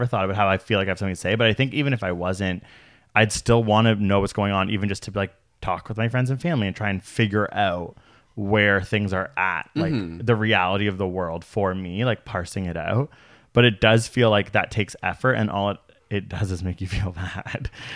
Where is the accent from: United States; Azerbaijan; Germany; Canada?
Canada; I literally keep vowing as a Canadian, I'm like, don't read American news.